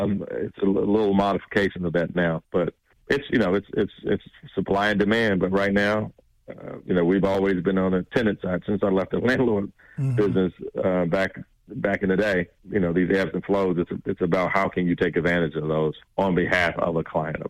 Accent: Georgia, United States; I was born and raised in the West Side.

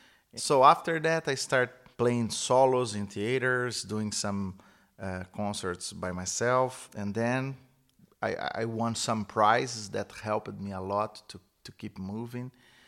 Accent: Franca, São Paulo, Brazil; So I am from Franca. It's a small town in Brazil. I was born there in 1980, and I started playing very young.

